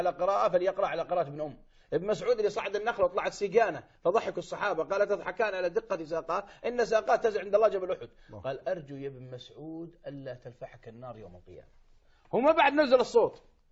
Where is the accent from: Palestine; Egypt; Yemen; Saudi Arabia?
Saudi Arabia; وعندكم الكويت وعندنا في السعودية هذا موجود